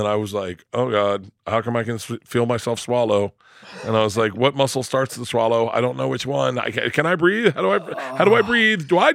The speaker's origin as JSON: {"language": "English", "town": "Tampa", "region": "Florida", "country": "United States", "tie": "born or raised there", "said": "I grew up in Tampa. We smoked joints or bong hits."}